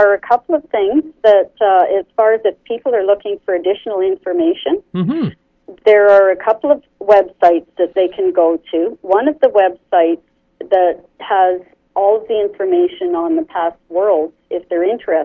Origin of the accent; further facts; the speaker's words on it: Canada; because we're Canadian, eh?